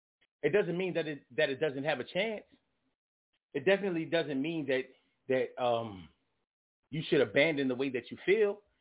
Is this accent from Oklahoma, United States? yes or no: no; Alabama, United States; You know? Like, yo, I'm from South Alabama